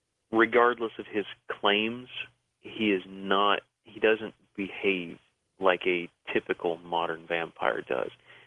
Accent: the South, United States; I mean, I'm from the South myself

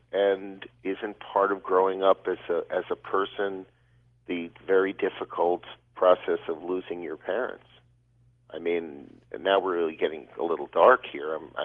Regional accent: Highland Park, Illinois, United States; also born or lived in New York; I was born in New York, but I grew up in a little place called Highland Park, Illinois.

